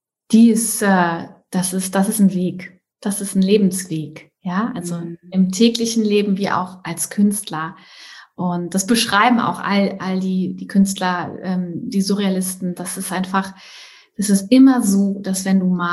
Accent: Trier, Rhineland-Palatinate, Germany; now in Hamburg, Germany; ich komme eigentlich aus Trier, südwestlich neben Luxemburg. Bin da nach Hamburg gezogen

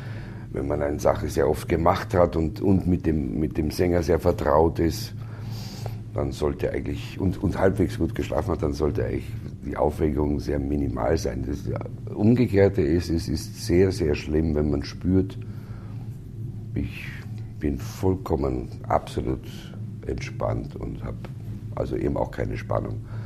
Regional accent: Austria; hab ich als Österreicher die Freude

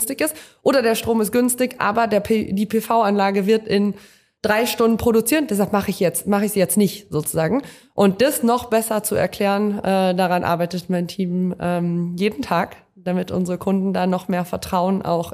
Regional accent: North Rhine-Westphalia, Germany; Ich komme aus dem Münsterland, vom Land

